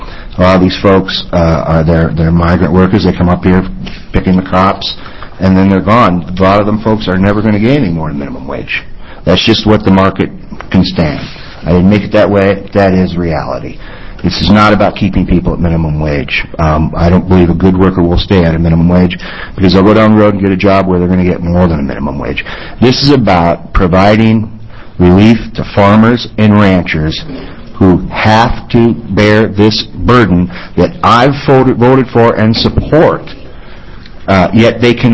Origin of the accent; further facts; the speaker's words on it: Iowa, United States; I grew up in Iowa working in the fields with my friends, with my neighbors. I was a farmhand.